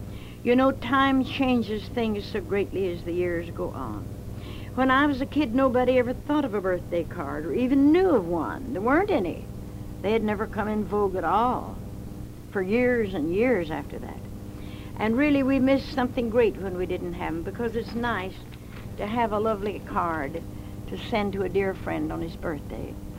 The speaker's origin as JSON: {"language": "English", "town": "Carthage", "region": "Missouri", "country": "United States", "tie": "born or raised there", "said": "I was born in Carthage, Missouri, and I learned to read in the Carthage Press."}